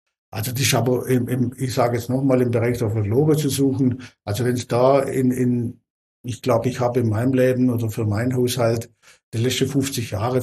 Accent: Baden-Württemberg, Germany; aber bei uns in Württemberg war es so

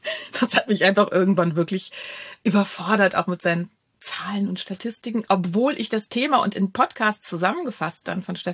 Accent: Salzgitter, Lower Saxony, Germany; Ich komme ja aus Salzgitter, aus so einem Stadtzusammenhang, wo es so ganz viele Menschen gibt, die mir auch undurchsichtig und irgendwie auch so ein bisschen fremdbestimmt erschienen.

